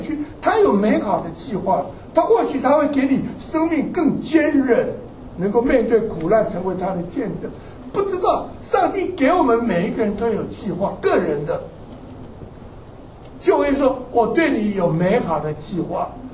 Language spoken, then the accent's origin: Chinese; China; 我们中国人讲不能逃离怎么样如来掌